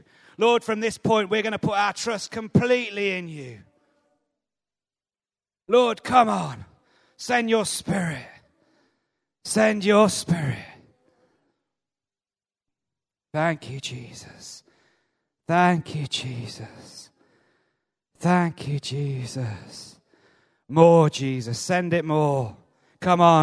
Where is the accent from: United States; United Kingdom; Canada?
United Kingdom; Maybe it's because we're British and we don't like crying out